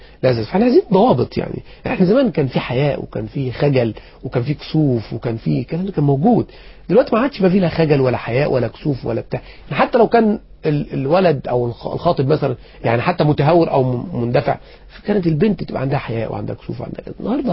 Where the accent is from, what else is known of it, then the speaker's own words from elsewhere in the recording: Egypt; احنا العرف عندنا في مصر ايه؟